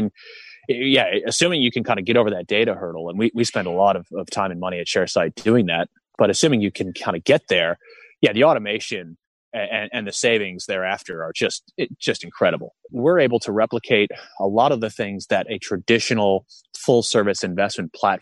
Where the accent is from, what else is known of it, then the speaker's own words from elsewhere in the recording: United States; now in Australia; I'm an American. Have been living in Australia for years.